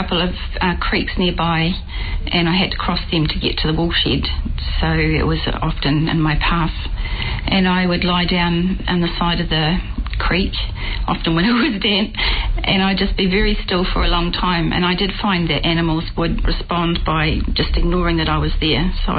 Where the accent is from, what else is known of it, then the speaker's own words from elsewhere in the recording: Waikato, New Zealand; I grew up in the Waikato in the 1960s, and I grew up on a farm. It was a mixed stock farm, they called in those days.